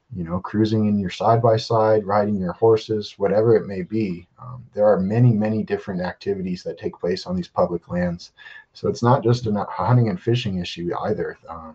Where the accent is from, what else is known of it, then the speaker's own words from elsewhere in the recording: United States; So I say us as American citizens, this is not a political issue in my mind at all. This is an American issue.